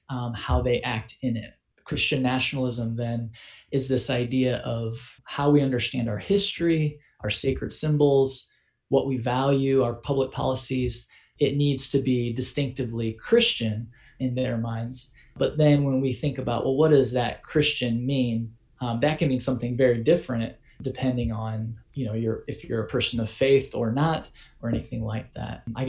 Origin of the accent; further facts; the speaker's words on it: Midwest, United States; growing up in the Midwest and being around a lot of people who, you know, would identify as religious